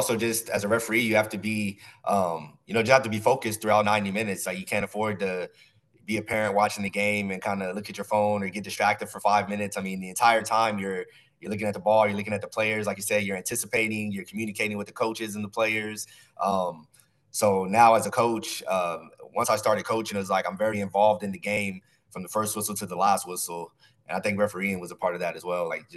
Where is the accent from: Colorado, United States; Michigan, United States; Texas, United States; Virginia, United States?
Texas, United States; San Antonio; So I grew up in San Antonio, Texas. And again, us being South Texas, soccer was always around.